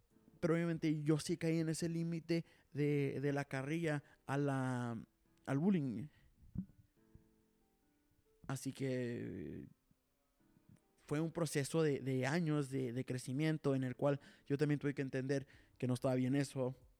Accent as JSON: {"language": "Spanish", "country": "United States", "tie": "born or raised there", "said": "yo como había pasado la mayor parte de mi infancia en Estados Unidos"}